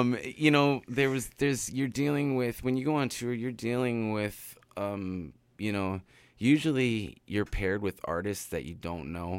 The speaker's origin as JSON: {"language": "English", "town": "Vancouver", "region": "British Columbia", "country": "Canada", "also_born_or_lived": "New York, United States", "said": "I'm from Vancouver. So Vancouver's a big city. I lived in New York for a little bit."}